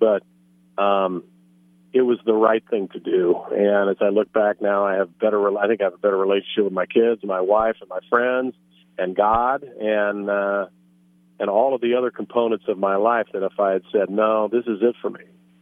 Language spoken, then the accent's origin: English; Lincoln, Nebraska, United States; For me, it was a little personal, Adam, because, you know, I grew up in Lincoln, and I just idolized the ball club growing up.